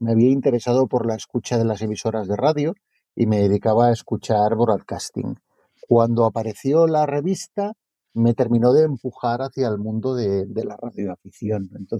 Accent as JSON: {"language": "Spanish", "town": "El Prat de Llobregat", "region": "Catalonia", "country": "Spain", "lives_now": "Torrelles de Llobregat, Spain", "said": "soy un barcelonés más. Yo soy del Prat de Llobregat, un pueblecito muy cercano a Barcelona. Donde estuve viviendo muchos años."}